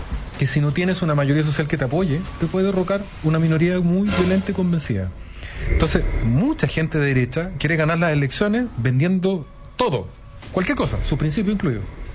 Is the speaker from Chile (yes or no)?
yes; Chile; De Chile, le digo, profesor.